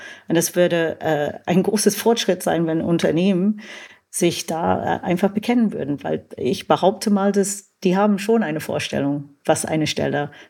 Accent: United Kingdom; German is a second language; Und ich komme aus Großbritannien.

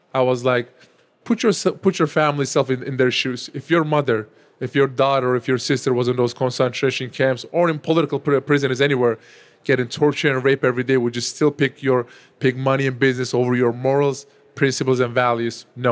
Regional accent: Turkey; when I was growing up in my home country, Turkey, we did not have freedom of speech

